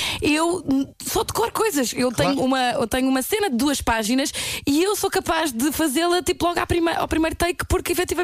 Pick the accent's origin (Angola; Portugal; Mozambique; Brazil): Portugal; Faro; eu também sou de Faro